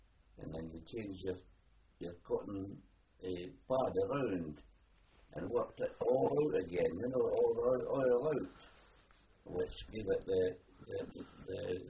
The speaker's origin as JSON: {"language": "English", "town": "Kirkcaldy", "region": "Scotland", "country": "United Kingdom", "tie": "born there", "said": "I was born in Kirkcaldy on the 22nd of February, 2020."}